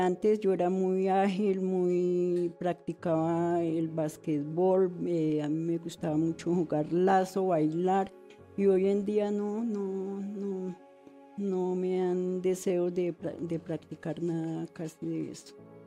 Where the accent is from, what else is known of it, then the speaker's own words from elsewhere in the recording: Bogotá, Colombia; born there; Tengo 73 años, nací en 1951, el 6 de diciembre, nací en Chapinero.